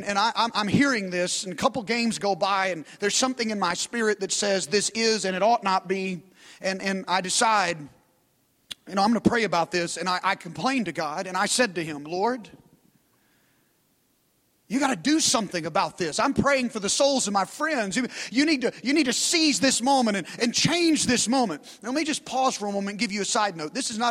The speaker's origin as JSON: {"language": "English", "region": "Arkansas", "country": "United States", "tie": "born or raised there", "said": "I didn't grow up in Texas. I grew up in Arkansas, but football was the one thing that united my town."}